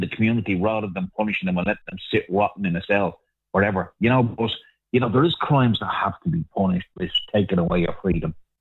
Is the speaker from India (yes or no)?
no; Ireland; That's not our country now. That's not where we fucking live. That's not being Irish.